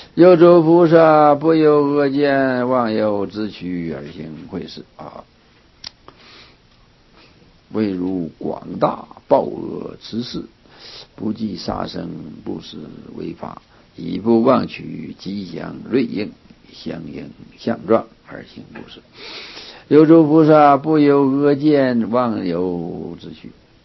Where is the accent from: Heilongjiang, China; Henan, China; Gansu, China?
Heilongjiang, China; Qiqihar; 我小时候在学校读书，在齐齐哈尔。在满洲国的时候，齐齐哈尔是黑龙江省的省会